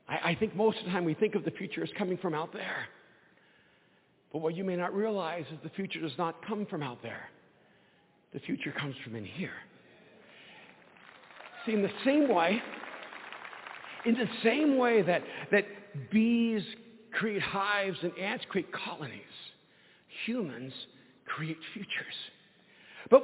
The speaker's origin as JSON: {"language": "English", "country": "El Salvador", "said": "I'm Latino. I'm from El Salvador. We always said, si Dios quiere."}